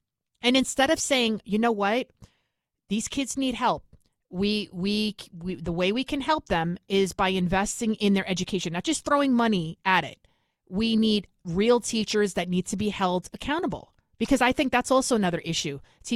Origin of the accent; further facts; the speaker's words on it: Bronx, New York, United States; now in Westchester County, United States; I'm from the Bronx, born and raised. Now I live in Westchester County, which is a nice suburb outside of New York City.